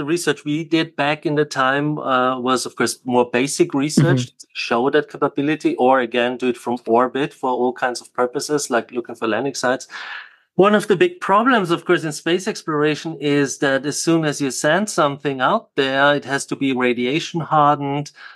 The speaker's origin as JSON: {"language": "English", "country": "Austria", "accent": "Austrian", "second_language": "English", "said": "I had my undergrad was in mathematics in Austria, which you can hear from my Arnold Schwarzenegger accent."}